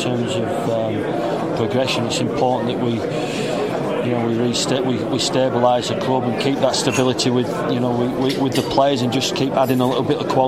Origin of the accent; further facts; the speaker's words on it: Wakefield, Yorkshire and the Humber, United Kingdom; They've given me an opportunity here to work at my hometown club, and I'm loving every minute of it.